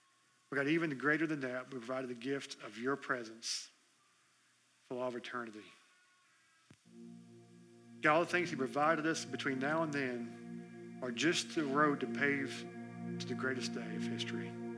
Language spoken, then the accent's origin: English; Florida, United States; Come January, I'm done. I'm from Florida, I'm ready for it to warm up in February.